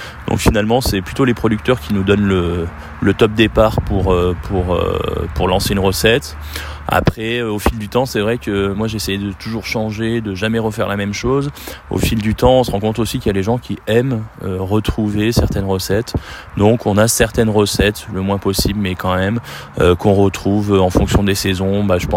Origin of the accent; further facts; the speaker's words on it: Grenoble, Auvergne-Rhône-Alpes, France; born there; Alors, toute ma famille est de la Seine-sur-Mer, à côté de Toulon. Et puis moi, je suis né à Grenoble, donc j'ai les deux côtés, côté dauphinois et puis côté provençal.